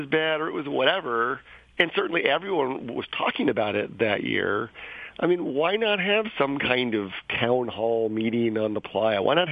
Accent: San Francisco, California, United States; You know, I'm from San Francisco. We're very big on political process and making sure people feel heard.

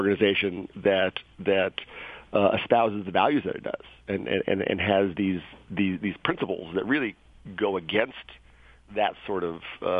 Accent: San Francisco, California, United States; You know, I'm from San Francisco. We're very big on political process and making sure people feel heard.

